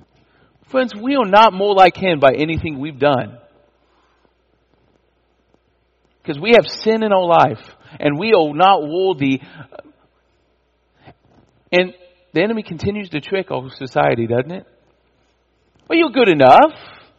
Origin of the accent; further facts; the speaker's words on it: Indiana, United States; A little bit about me and my testimony. I grew up in Indiana